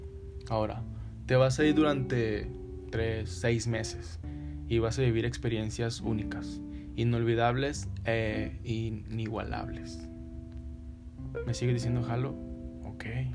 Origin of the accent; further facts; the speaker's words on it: Durango, Mexico; accent: northern; El acento allá es muy difícil al que tengo aquí, porque yo soy de Durango, tengo el acento más norteño